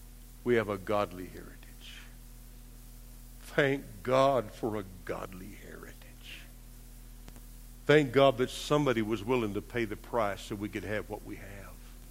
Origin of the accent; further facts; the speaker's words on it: Marlow, Oklahoma, United States; I remember growing up in Marlow